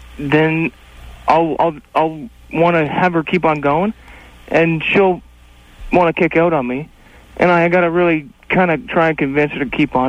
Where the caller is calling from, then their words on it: Windsor, Ontario, Canada; Well, Windsor, Ontario, right across from Detroit.